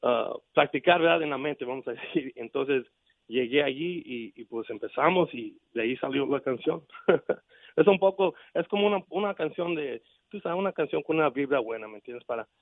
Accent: Houston, Texas, United States; de donde estoy, yo soy de Houston, Texas, ¿verdad?

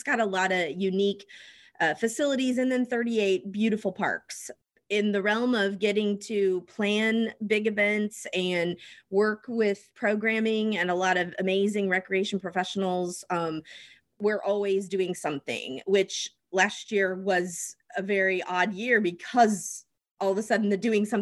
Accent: Rochester, Illinois, United States; I was born and raised in the surrounding community. I grew up in Rochester and attended high school in Springfield.

